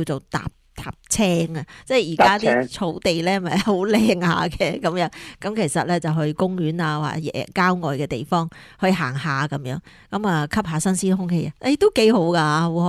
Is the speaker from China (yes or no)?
yes; Guangdong, China; 我哋因为我广东人咧